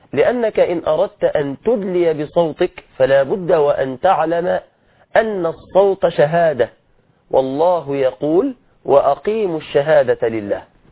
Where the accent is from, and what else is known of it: Egypt